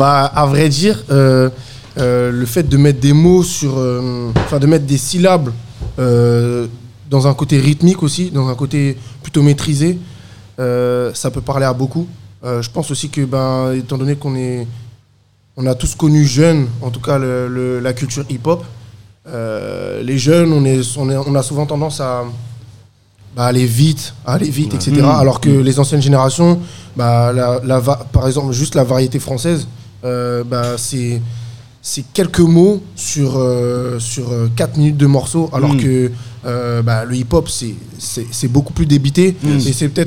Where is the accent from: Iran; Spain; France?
France; Martinique; je suis originaire de Martinique.